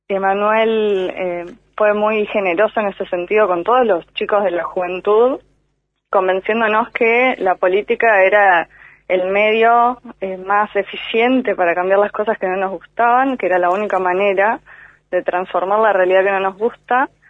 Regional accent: Comodoro Rivadavia, Chubut, Argentina; soy nacida y criada en Comodoro.

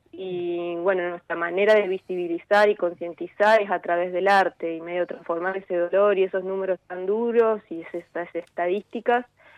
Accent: Santo Tomé, Santa Fe, Argentina; en la ciudad de Santo Tomé, porque somos todas, todes de Santo Tomé

